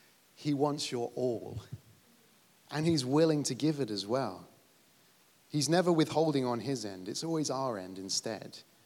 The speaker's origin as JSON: {"language": "English", "region": "England", "country": "United Kingdom", "said": "Now, this is the hardest one for me as an English introvert."}